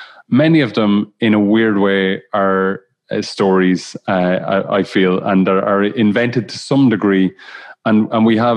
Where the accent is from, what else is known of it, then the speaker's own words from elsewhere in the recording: Ireland; I'm from Ireland. I grew up 98% of people in Ireland grew up as Roman Catholic.